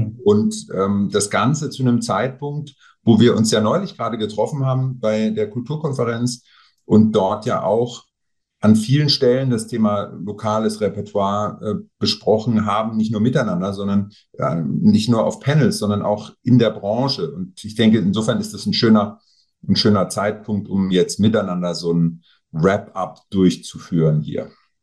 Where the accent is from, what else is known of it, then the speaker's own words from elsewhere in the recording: Kurpfalz, Germany; als Kurpfälzer, die wir sind